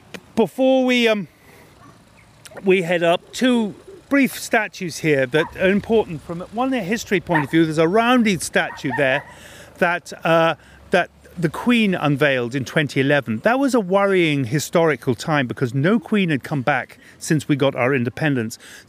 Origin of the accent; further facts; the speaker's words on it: Ireland; But I'm proud as an Irishman.